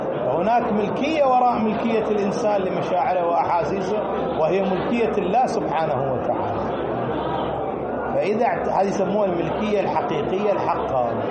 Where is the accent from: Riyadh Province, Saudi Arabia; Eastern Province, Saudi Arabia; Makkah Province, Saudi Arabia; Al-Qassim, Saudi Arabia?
Eastern Province, Saudi Arabia; Qatif; أنا أهلي أحسائية، أنا قطيفي بس أهلي أحسائية، هناك حساوية كثيرين.